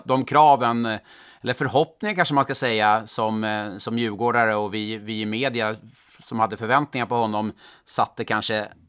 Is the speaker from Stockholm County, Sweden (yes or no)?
yes; Stockholm, Stockholm County, Sweden; jag är stockholmare från början